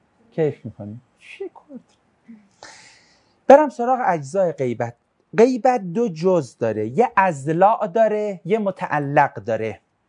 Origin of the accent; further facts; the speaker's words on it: Tehran, Tehran Province, Iran; مثلا ما چی؟ ما تهرانیم.